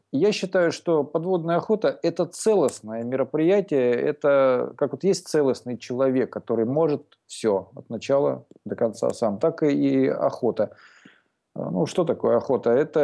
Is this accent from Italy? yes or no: no; Estonia; Родился я в Эстонии, тут и рос.